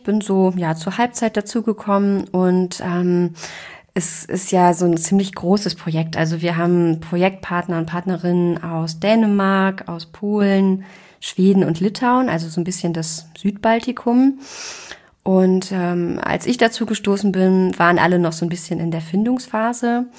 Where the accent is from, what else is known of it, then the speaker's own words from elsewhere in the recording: North Rhine-Westphalia, Germany; now in Rostock, Germany; Ich komme eigentlich aus der Nähe von Köln, also bin zugezogene Rostockerin seit gut 3 Jahren. Habe in Köln und Lübeck studiert